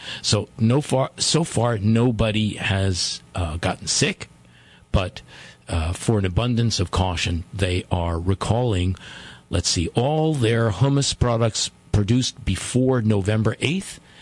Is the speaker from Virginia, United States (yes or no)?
yes; Afton, Virginia, United States; although there's no real town in my hometown.